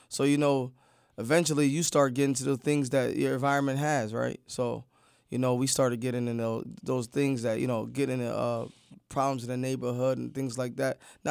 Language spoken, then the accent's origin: English; Allentown, Pennsylvania, United States; So fast forward, we in they're in Allentown. I'm born many years later.